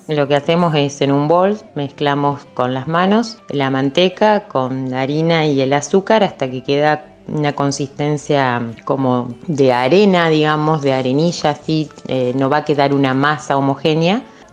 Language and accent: Spanish; Santa Fe, Argentina; born there; nací en Santa Fe, tengo 42 años.